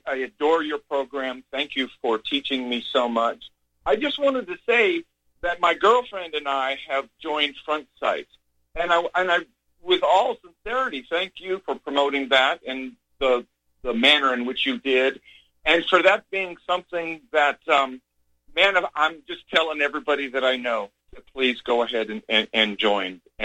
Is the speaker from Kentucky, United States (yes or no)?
no; California, United States; moved away as an adult; now in Colorado Springs, United States; And when it gets too cold here for me as a California transplant